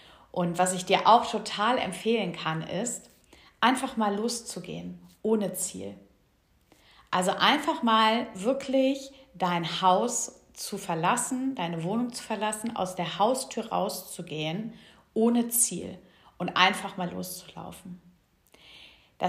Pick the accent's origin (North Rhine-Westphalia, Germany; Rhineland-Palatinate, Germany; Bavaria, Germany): North Rhine-Westphalia, Germany; Cologne; als hier in meiner Heimat, wo ich gerade lebe, in Köln.